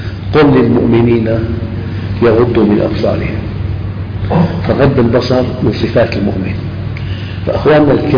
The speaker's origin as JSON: {"language": "Arabic", "country": "Syria", "said": "نحن عندنا بالشام في نعوات تلصق على الجدران"}